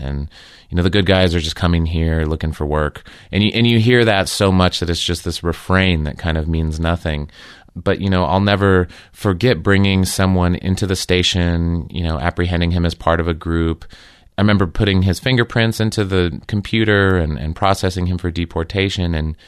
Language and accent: English; Southwest, United States; I grew up in the Southwest. And then I went away to college.